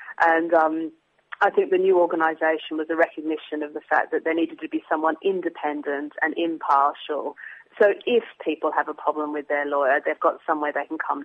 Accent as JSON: {"language": "English", "country": "Australia", "said": "I'm an Australian lawyer, but over here it's quite important"}